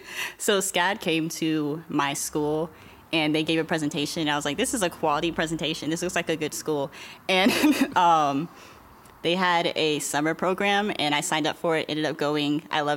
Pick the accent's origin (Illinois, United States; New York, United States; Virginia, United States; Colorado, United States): Virginia, United States; also born or lived in Germany / California / Texas; now in Georgia, United States; So I was born in Germany. I lived there for a couple months before going to California. Lived there for a couple years. I mainly grew up in Virginia, but then moved to the great state of Texas as a teenager.